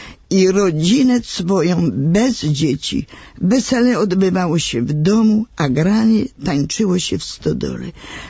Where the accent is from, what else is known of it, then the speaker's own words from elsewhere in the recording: Grzechynia, Lesser Poland, Poland; wyszłam za mąż za chłopaka … z tej wioski, z której pochodzę, z Grzechyni.